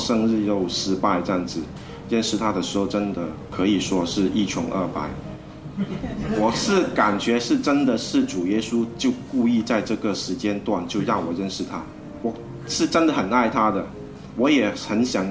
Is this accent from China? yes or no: yes; Zhongshan, Guangdong, China; 我们都是来自广东中山的。